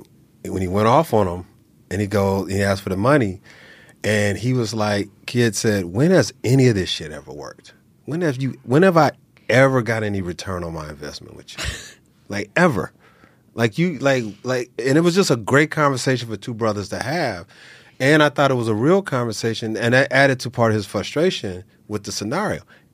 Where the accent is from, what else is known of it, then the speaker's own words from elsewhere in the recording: California, United States; South Central.